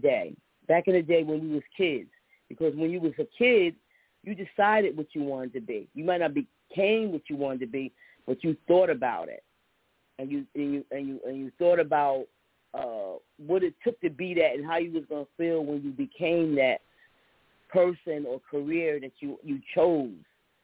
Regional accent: Paterson, New Jersey, United States; But I'm telling you, growing up in Patterson, it was the place to be.

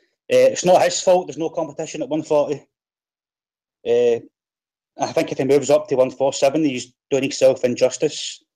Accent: Scotland, United Kingdom; from Scotland.

